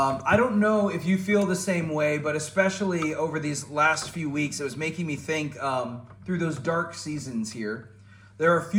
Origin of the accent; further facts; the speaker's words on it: Florida, United States; Growing up in Florida, I got kind of used to it.